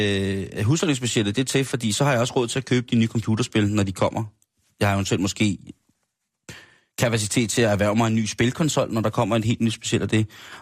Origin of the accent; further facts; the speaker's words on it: South Korea; now in Denmark; Jeg stammer fra Sydkorea. Jeg er adopteret.